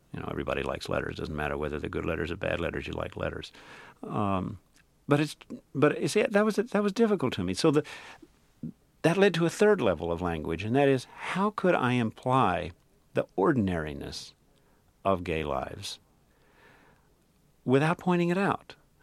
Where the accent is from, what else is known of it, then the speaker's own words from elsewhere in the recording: Kentucky, United States; accent: Kentucky; I sort of slip back into my Kentucky accent a little bit, though it's not real strong.